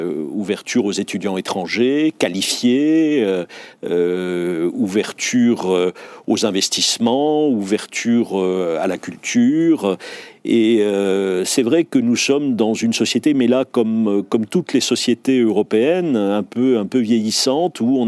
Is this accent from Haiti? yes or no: no; France; nous sommes français et nous pouvons être fiers d'être français.